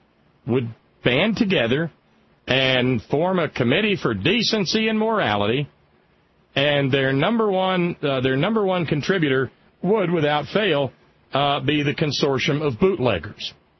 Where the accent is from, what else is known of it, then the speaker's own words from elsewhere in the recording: Alabama, United States; Back when I grew up down in Alabama, I lived in something called a dry county.